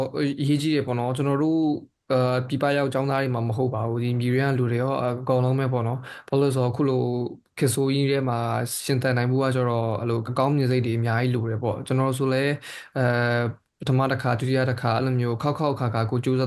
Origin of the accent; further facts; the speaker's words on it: Magway Region, Myanmar; ကျွန်တော်ကဒီမကွေးတိုင်းပေါ့နော်အဲဒီကျွန်တော်ဒီကျွန်တော်ဒီညာဘက်ကနေလာတာဆိုပေမဲ့